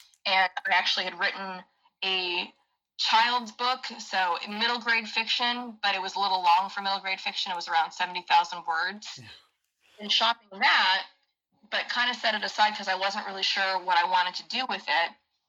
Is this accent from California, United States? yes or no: yes; Anaheim, California, United States; it was one only for the city of Anaheim, where I grew up here in California.